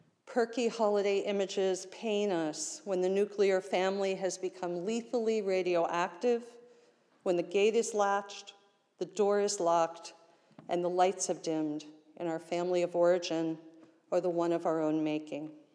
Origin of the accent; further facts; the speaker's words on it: Pittsburgh, Pennsylvania, United States; And this will be my 6th Thanksgiving in Pittsburgh, my hometown